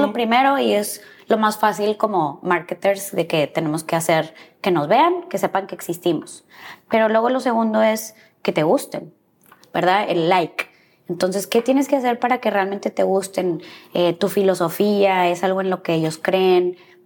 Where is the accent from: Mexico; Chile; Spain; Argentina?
Mexico; Como mexicanos